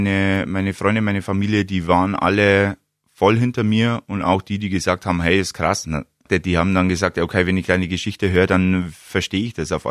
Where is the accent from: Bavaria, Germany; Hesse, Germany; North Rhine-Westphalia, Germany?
Bavaria, Germany; Wolnzach; da gibt's einen Lauf bei mir in Wollenzach, in meinem Heimatort